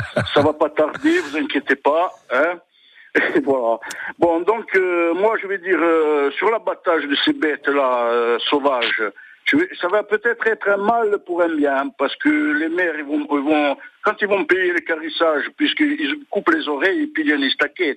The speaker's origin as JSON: {"language": "French", "country": "Senegal", "tie": "born there", "said": "Moi je suis né au Sénégal et je suis pas sénégalais, on m'a pas donné la nationalité."}